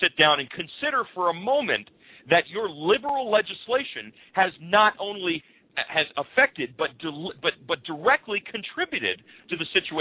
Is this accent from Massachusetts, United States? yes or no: yes; Massachusetts, United States; I grew up in Massachusetts. We had the Northampton State Hospital.